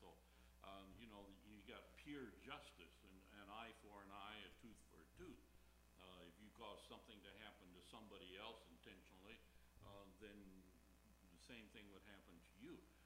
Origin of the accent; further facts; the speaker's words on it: Iowa, United States; They couldn't eat catfish and bullheads like I grew up with over in Iowa.